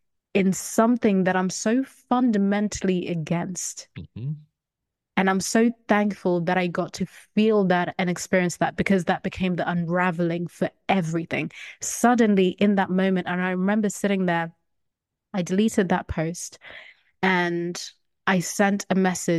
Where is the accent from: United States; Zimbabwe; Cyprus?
Zimbabwe; As someone that was born and raised in Zimbabwe and grew up around all different types of white people